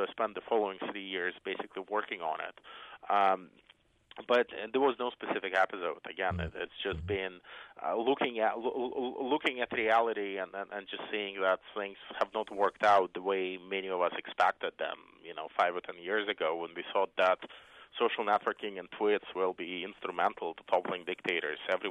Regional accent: Belarus; I come from Belarus, which is, a country was probably the most dictatorial and harshest political environment in Europe.

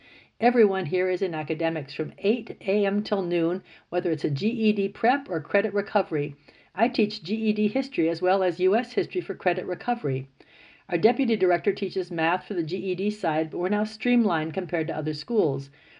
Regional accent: Los Angeles, California, United States; I'm originally from Los Angeles.

